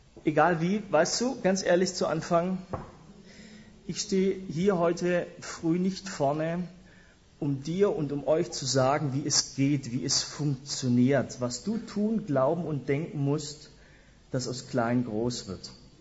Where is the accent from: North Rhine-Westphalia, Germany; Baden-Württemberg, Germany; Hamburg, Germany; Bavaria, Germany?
Baden-Württemberg, Germany; Stuttgart; Hier in Stuttgart, meiner Heimatstadt. Ich komme aus Stuttgart-Ost, da nähe Gablenberg, sprich da, wo in Stuttgart die Randgruppen wohnen.